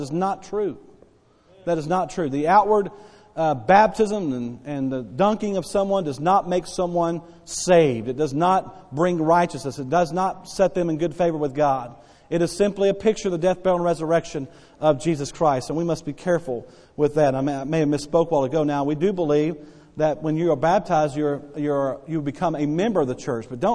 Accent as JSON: {"language": "English", "country": "United States", "tie": "born there", "said": "I was born and privileged to be born an American. And because I'm an American and born in America"}